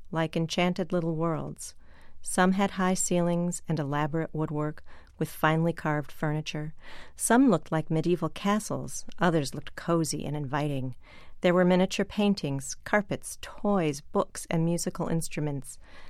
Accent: Chicago, Illinois, United States; I grew up in Chicago, and the Art Institute was my home museum.

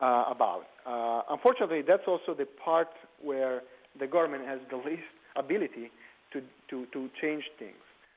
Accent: Italy; I'm from Italy, and you don't have that attitude. In Italy, failure is a stigma.

